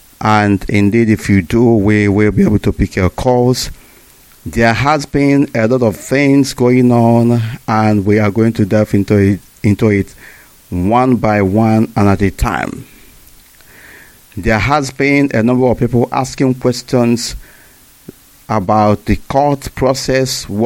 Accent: Abatete, Anambra, Nigeria; I am the deputy leader of Indigenous People of Biafra, and I am from Abatete. Abatete is in Idemili North, Biafra land.

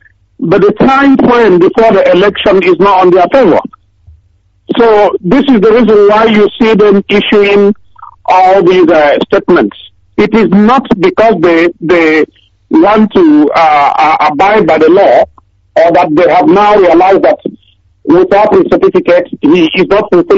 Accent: Nigeria; now in United Kingdom; I'm coming from the UK. Director, it's really... I come from Ugawala, local government...

